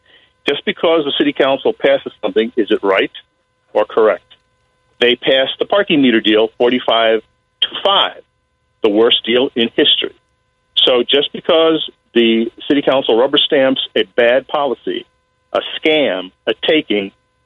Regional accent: New York City, New York, United States; where I'm from New York City originally

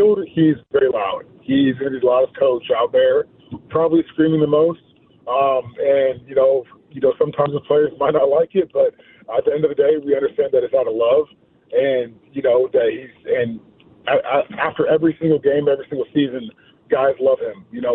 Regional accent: Coppell, Texas, United States; It's so exciting, you know, just growing up in Coppell and then having a career where I haven't played in Dallas since high school

